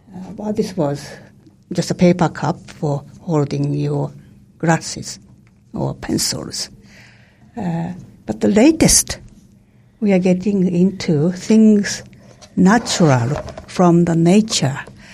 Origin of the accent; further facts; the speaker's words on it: Japan; But I was brought up in Japan.